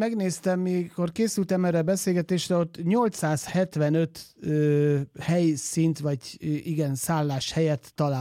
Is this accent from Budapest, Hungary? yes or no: no; Zala, Hungary; én Zalai srác vagyok, ugye azonnal megnéztem Zala megyét